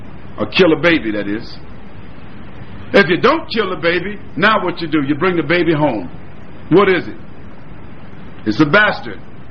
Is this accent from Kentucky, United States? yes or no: no; Brooklyn, New York, United States; I grew up in Brooklyn. Bed-Stuy, do or die. Y'all know Bed-Stuy.